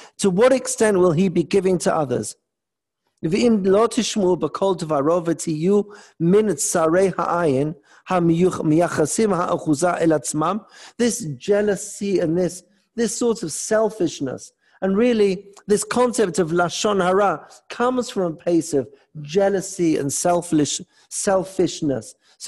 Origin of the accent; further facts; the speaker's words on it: England, United Kingdom; moved away; I don't know if you can tell, I'm originally from England.